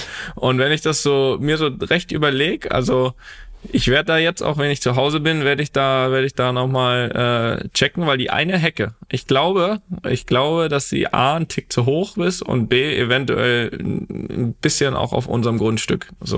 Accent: Rostock, Mecklenburg-Vorpommern, Germany; Dann wirst du dich daran erinnern können, dass wir ja als Kinder in Rostock, hier Stefan Paule Beinlich, Legende, HSV Rostock, wo noch überall?

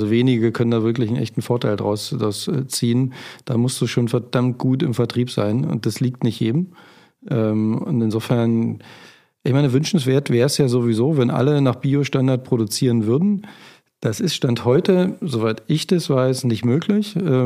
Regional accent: Brandenburg, Germany; Tendenziell würde ich sagen, ich bin ja im Spreewald groß geworden, die Essiggurke.

